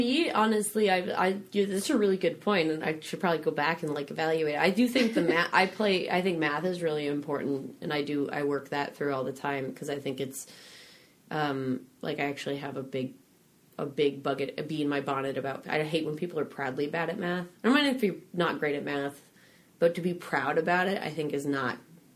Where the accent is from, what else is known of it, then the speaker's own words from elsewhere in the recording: Denver, Colorado, United States; now in Los Angeles, United States; I went home to, I'm from Denver. And then I saved up money and then packed up my little Jetta and drove on out